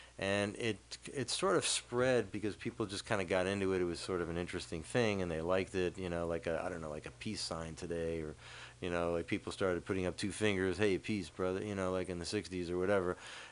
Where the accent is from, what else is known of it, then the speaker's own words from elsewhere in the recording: United States; To me, I thought, you know, I'm an American.